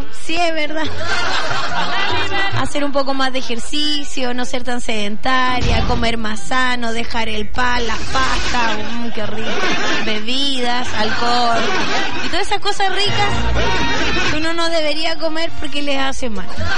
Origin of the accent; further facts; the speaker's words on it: Chile; nosotros como buenos chilenos que somos y bien copuchentos